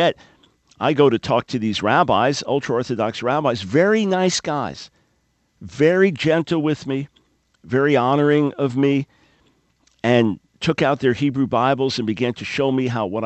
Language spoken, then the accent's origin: English; New York, United States; the wishy-washy Judaism I grew up with on Long Island